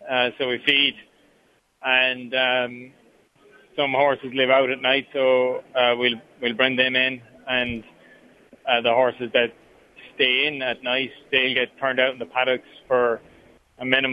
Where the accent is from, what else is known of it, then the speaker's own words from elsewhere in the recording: Tralee, County Kerry, Ireland; I was born in Tralee in County Kerry, and we live just outside the town. Always had animals on the farm, whether it was horses, cows, sheep.